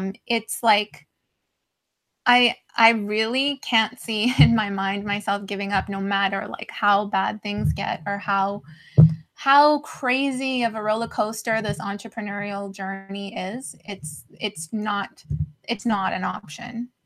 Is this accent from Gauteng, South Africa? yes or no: yes; Johannesburg, Gauteng, South Africa; born there; I was born in Joburg